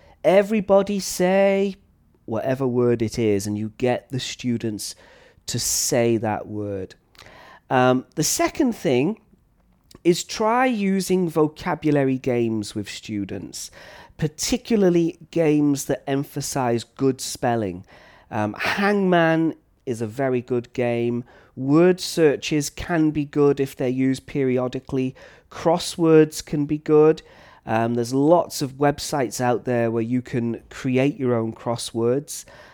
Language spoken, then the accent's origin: English; Flint, Wales, United Kingdom; accent: North Wales, Liverpudlian; now in Thailand; I come from North Wales in a small town called Flint, and typically the accent there is more Liverpudlian, Liverpool style than traditional Welsh style.